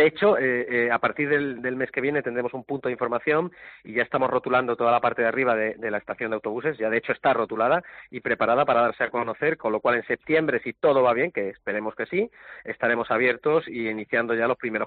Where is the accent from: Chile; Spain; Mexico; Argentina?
Spain; Córdoba, Andalusia; yo soy andaluz, desgraciadamente no de Málaga porque soy de Córdoba